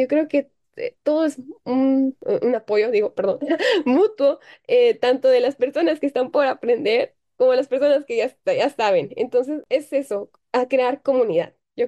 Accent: Guatemala; que no se olvide que ella es guatemalteca, no se olvide del esfuerzo de sus papás por apoyarla

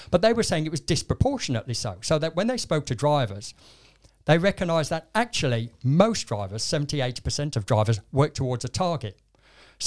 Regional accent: West Midlands, United Kingdom; born there; now in London, United Kingdom; In the Midlands. I was born in the Black Country.

